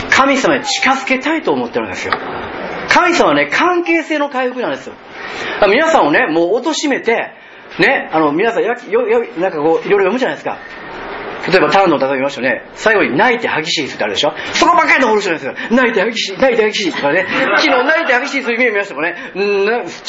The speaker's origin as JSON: {"language": "Japanese", "region": "Kansai", "country": "Japan", "said": "いくら私たち関西人がうまくてもね"}